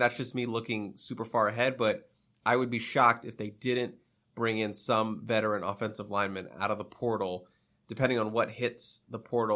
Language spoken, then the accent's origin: English; Spain; English is a second language; I am from Spain